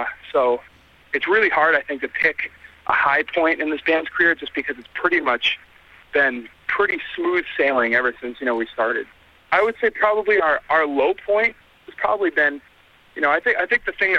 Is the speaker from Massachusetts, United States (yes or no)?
yes; Worcester, Massachusetts, United States; We're a band from Massachusetts, Worcester, Massachusetts to be exact. And, you know, we all grew up listening to hardcore music out of Boston